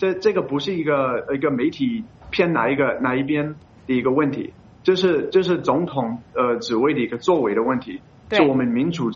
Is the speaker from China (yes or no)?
no; United States; 我作为一个美国人